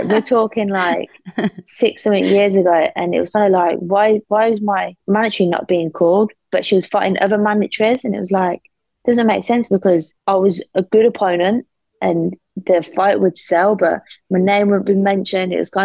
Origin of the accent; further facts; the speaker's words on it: Northampton, East Midlands, United Kingdom; So I'm from Northampton, but I travel to Sheffield now